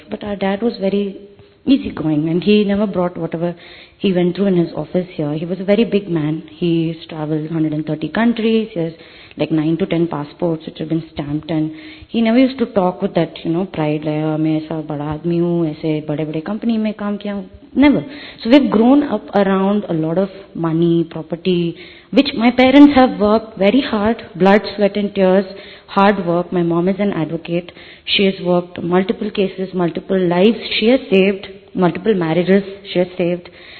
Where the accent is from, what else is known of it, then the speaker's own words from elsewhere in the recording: Bangalore, Karnataka, India; this is my mother … We are from Bangalore. My mom stays in Jayanagar and I stay in Kiapuram.